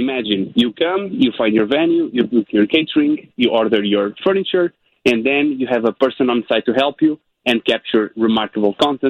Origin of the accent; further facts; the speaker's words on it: Portugal; Originally, I'm from Portugal, Europe